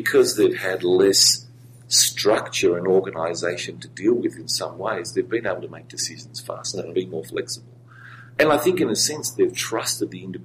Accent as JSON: {"language": "English", "country": "Australia", "said": "I come from Australia, where we've got a real issue."}